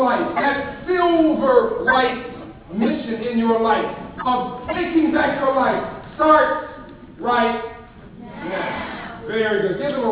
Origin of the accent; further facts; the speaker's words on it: Compton, California, United States; So I grew up in Compton, California, and when I was, growing up, all the kids around my school, they all wanted to be cool.